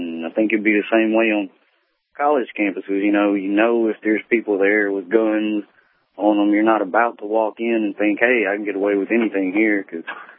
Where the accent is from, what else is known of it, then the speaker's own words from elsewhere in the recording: Mississippi, United States; growing up in Mississippi, hunting all my life and everything, there's not too many guns I don't know much about. It's just places like Mississippi, where I'm from, you never heard of.